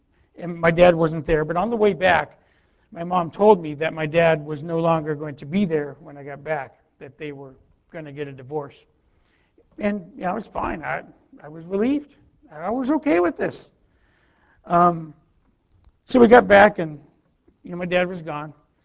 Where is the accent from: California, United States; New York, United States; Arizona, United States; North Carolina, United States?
California, United States; Anaheim; also born or lived in Corona; now in Colorado, United States; We moved back from Corona to Anaheim. In fact, yesterday I was driving around. I'm visiting from Colorado for a few days while my wife is on the women's retreat. We looked at some old houses. where I lived